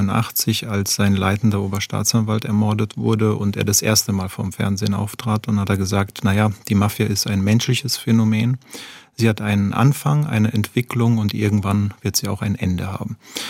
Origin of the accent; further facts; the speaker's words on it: Italy; ich komme ursprünglich aus Italien, da haben wir ähnliche Erfahrungen